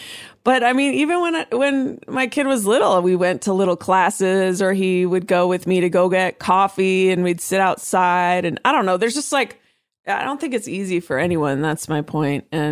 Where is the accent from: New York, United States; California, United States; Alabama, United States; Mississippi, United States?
California, United States; Oakland; I am from, I'm from Oakland. I'm from the Bay Area.